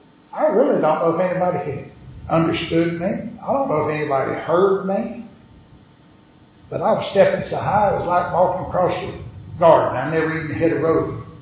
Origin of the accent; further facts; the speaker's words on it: Washington, United States; I'm from Washington. Now, folks from Washington got a tendency to be a little bit on the rough side.